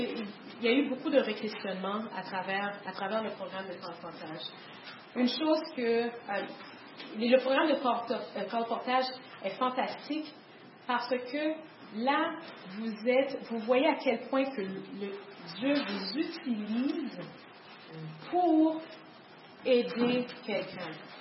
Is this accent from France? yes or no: no; Quebec, Canada; ah oui, oui, je suis Québécois, oui, je suis Québécois.